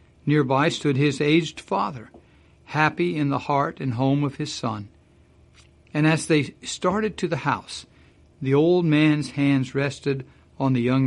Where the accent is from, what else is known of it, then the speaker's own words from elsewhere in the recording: Midwest, United States; That's what I remember as a kid growing up in the Midwest, where people were family.